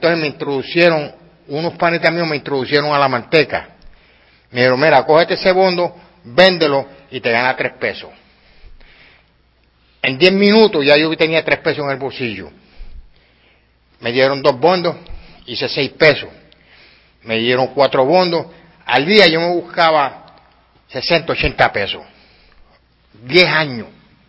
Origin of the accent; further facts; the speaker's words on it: San Juan, Puerto Rico; Yo nací en Puerto Rico, yo nací en San Juan, me crié en Villa Palmera, Lloren Torres, Shanghai, La Playita, Vitumul, San José, lo bueno, donde era todo lo bueno.